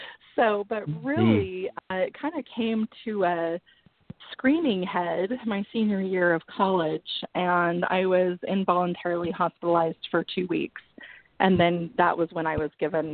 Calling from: Boise, Idaho, United States; I'm calling from the Boise, Idaho area.

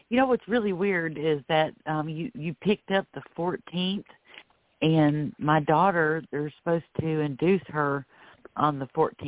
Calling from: Florida, United States; Yes, it's … I'm calling from Florida.

